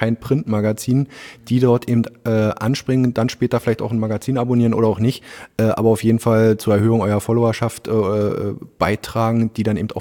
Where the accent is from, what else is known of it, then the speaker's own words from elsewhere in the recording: Berlin, Germany; ich bin gebürtiger Berliner